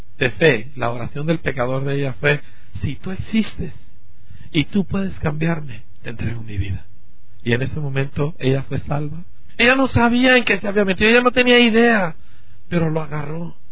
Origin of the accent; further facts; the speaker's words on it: Mexico; algunos de los hombres que han hecho algún impacto en mi país, en México